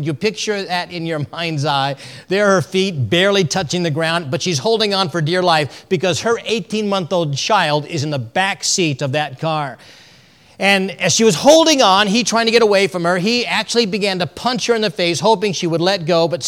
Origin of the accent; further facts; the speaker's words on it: California, United States; I am a Californian by birth, and I grew up in the mountains of California.